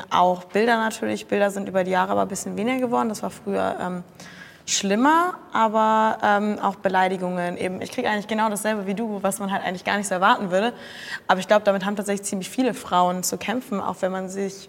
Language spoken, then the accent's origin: German; Cologne, North Rhine-Westphalia, Germany; Der kam nicht aus Köln, ich komme aus Köln